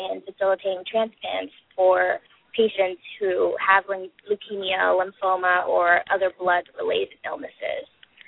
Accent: New York, United States; Yeah. Okay, so about me. I am from New York.

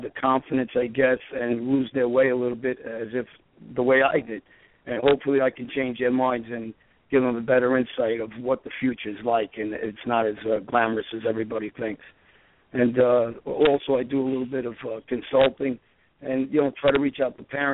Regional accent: Queens, New York, United States; So I came from, a lower middle class upbringing in Woodhaven, Queens

